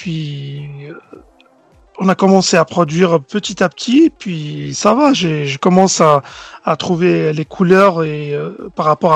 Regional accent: Béjaïa, Béjaïa Province, Algeria; je suis natif de Béjaïa et j'ai grandi là-bas.

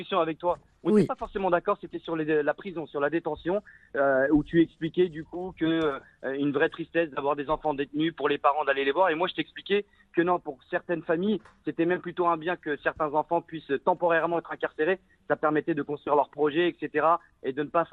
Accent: France; On est sur la 4e, 5e génération. Absolument. On est français à part entière

